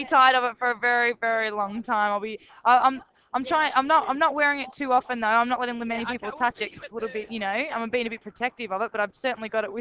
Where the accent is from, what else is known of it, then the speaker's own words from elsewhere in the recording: Melbourne, Victoria, Australia; obviously I'm from Melbourne, so I had lots of friends and family in the crowd